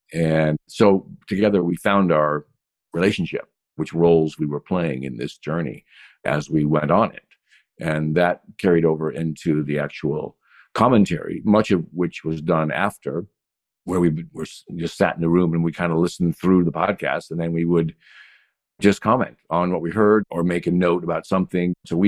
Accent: Yakima, Washington, United States; also born or lived in Seattle; It was a surreal experience because I grew up an hour and a half from where we filmed. Between my hometown of Yakima and Seattle is where many of the locations were

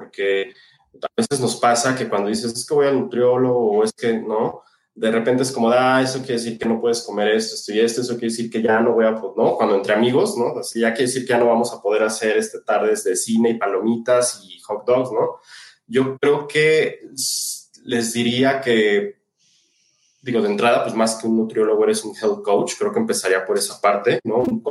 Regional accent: Mexico City, Mexico; Soy de aquí, de la Ciudad de México, y de hecho vivo en el centro.

